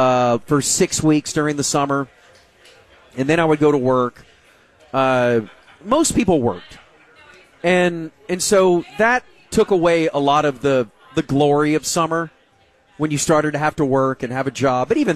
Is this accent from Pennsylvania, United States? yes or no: no; Arlington, Texas, United States; growing up in Arlington, we had the, so you would take a Dr. Pepper can up to Six Flags